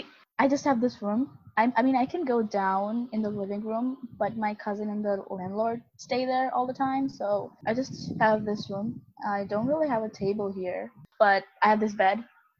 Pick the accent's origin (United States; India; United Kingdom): India; And I am from India, so that would mean I'll be taking classes like at 3 a.m.